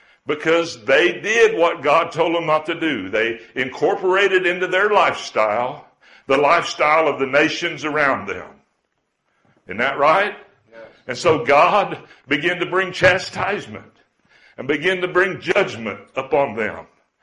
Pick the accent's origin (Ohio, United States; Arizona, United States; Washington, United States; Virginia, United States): Arizona, United States; born there; I was born in Arizona in the Southwest, and the mindset I was raised in was a little different than what I seen when I went over to Nigeria.